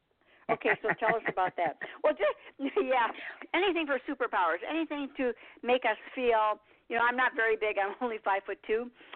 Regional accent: Michigan, United States; moved away; I came from Michigan, so, you know, I don't want to go back there. I don't need the land of ice and snow.

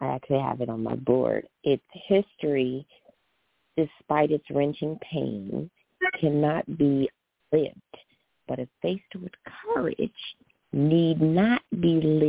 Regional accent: Midwest, United States; the same type of robust civics and social studies that we had growing up in the Midwest that they did out here

